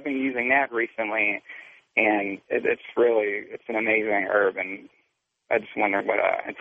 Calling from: Pittsburgh, Pennsylvania, United States; I'm calling from Pittsburgh.

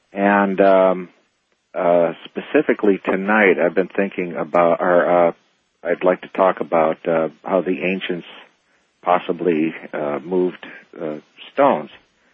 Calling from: Phoenix, Arizona, United States; I'm calling from Phoenix.

